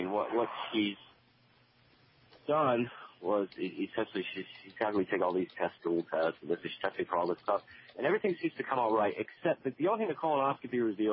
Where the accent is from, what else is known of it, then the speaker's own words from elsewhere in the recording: Boston, Massachusetts, United States; now in Stoughton, United States; I'm actually not from Mississippi. I'm from Boston.